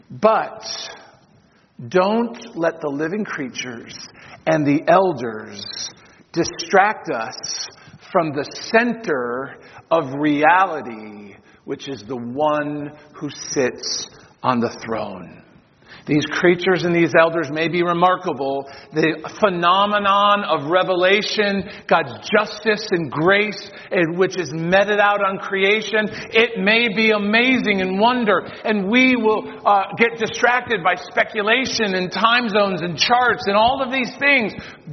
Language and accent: English; United States; but I'm an American, but that's beside the point.